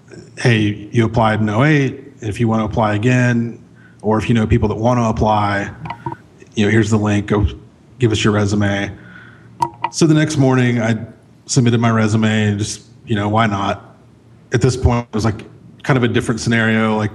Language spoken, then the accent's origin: English; Florida, United States; now in Chattanooga, United States; Then I moved back here to Chattanooga, Tennessee. I grew up in Central Florida, but I'd gone to college here.